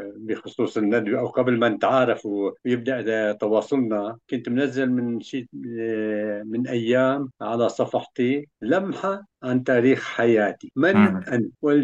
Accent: Latakia, Latakia Governorate, Syria; moved away as an adult; also born or lived in Soviet Union; الصف الثالث ابتدائي كنت أروح على المركز الثقافي، والمركز الثقافي عندنا في اللاذقية كان يبعد عدة كيلومترات عن البيت

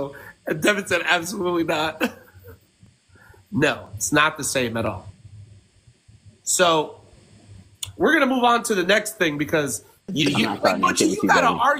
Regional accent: New Jersey, United States; Yeah, I mean, listen, I'm from Jersey, man.

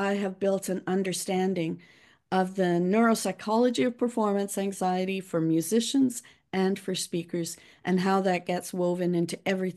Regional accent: Liverpool, North West England, United Kingdom; accent: Liverpool; They loved my little Liverpool accent and all the rest of it.

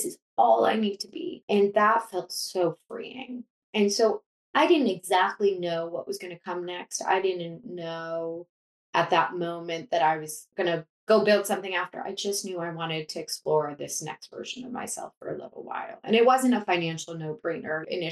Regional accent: Boston, Massachusetts, United States; I grew up in Boston and I ended up returning to Boston

